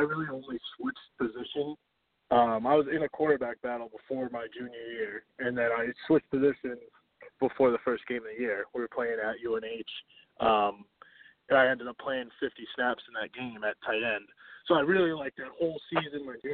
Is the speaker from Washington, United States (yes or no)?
no; Reading, Massachusetts, United States; I'm from Reading, Massachusetts.